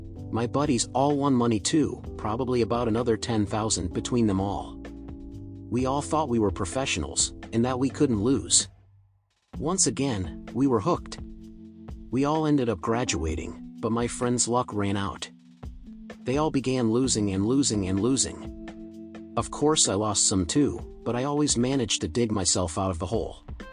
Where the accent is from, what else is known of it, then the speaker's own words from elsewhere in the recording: California, United States; now in Las Vegas, United States; I grew up in Orange County, California.